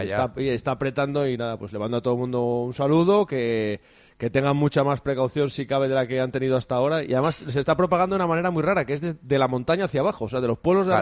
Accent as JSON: {"language": "Spanish", "town": "Pola de Lena", "region": "Asturias", "country": "Spain", "said": "déjame aprovechar de hacer un Víctor de saludar a la gente de mi pueblo, de Pola de Elena, que hoy tendrían que empezar las fiestas."}